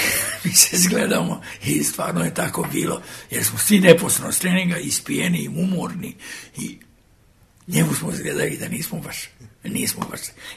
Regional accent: Serbia; Ja sam prvi Srbin

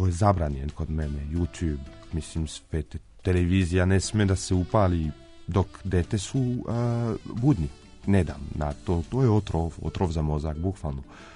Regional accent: France; Serbian is a second language; now in Serbia; Nikad nisam ni pio kafu kod komšu, kao aktivnost ni ne postoji kod nas u Francuska.

